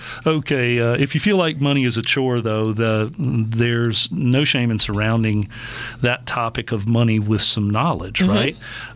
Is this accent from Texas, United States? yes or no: no; Mississippi, United States; And I'm old school from the Mississippi Gulf Coast.